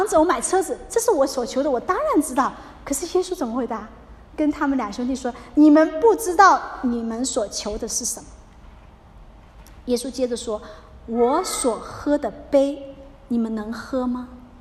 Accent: China; 所以就像我们中国人在饭桌上

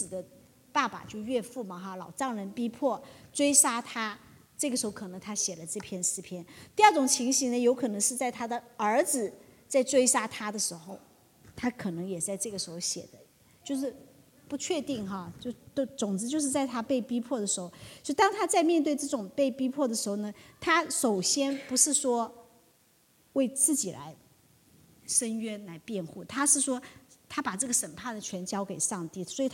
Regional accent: China; now in United States; 因为毕竟我们中国人在美国还是少数族裔哈，有没有被歧视过？

